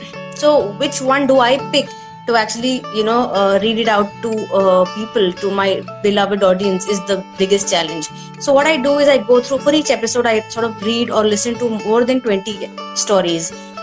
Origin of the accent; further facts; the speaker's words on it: Bangalore, Karnataka, India; I am from Bangalore. I've studied in Jamia Millia Islamia.